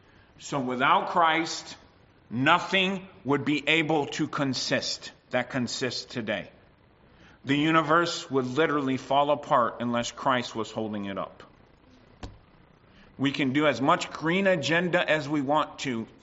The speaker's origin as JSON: {"language": "English", "country": "United States", "tie": "born there", "said": "I know I was born in the States, so that probably shocks you, but I'm not a rebel rouser."}